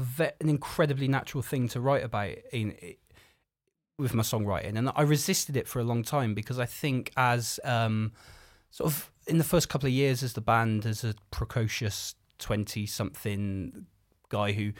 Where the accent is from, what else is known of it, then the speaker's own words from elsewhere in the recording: England, United Kingdom; the fact that the band formed in Cardiff, Wales, we're all English, and we're often misrepresented as being Welsh